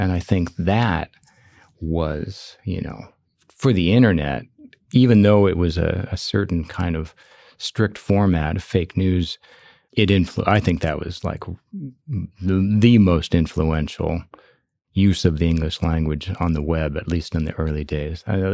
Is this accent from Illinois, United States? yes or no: yes; Chicago, Illinois, United States; when I was growing up in Chicago, we just called it sarcasm, you know, and then we grew up with Letterman